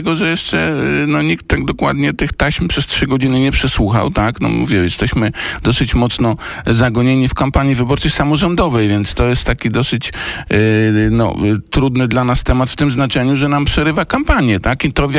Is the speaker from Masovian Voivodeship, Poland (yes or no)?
no; Gdańsk, Pomeranian Voivodeship, Poland; now in Tczew, Poland; jestem z Pomorza, tak, z Gdańska, mieszkam w Tczewie, ale to jest 30 kilometrów od Gdańska, więc Gdańsk znam bardzo dobrze